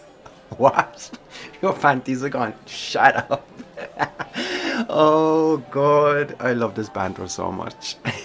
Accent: Ireland; You know, I'm Irish, right? So I've got some cooked potatoes in my pocket.

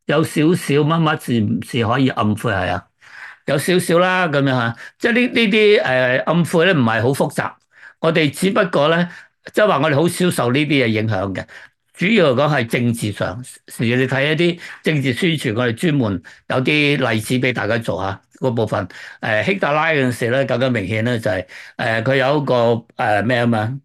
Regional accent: Guangdong, China; 例如我哋广东人都系咁样

